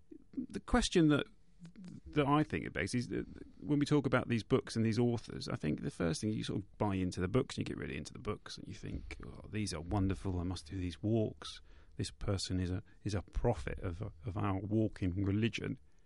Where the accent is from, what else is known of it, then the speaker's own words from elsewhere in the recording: South East England, United Kingdom; I grew up country walking because I grew up near the Chilterns